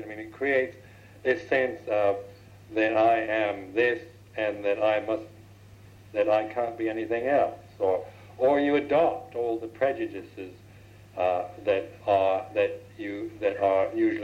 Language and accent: English; United States; born there; Say, I am a Buddhist monk. I was born in the United States. I am abbot of Amravati.